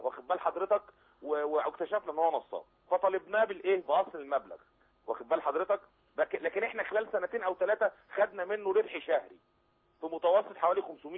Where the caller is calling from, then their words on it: Giza, Giza Governorate, Egypt; من الجيزة.